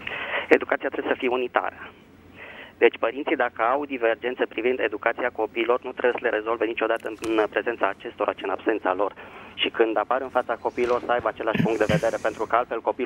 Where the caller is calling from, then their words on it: Bucharest, Romania; din București.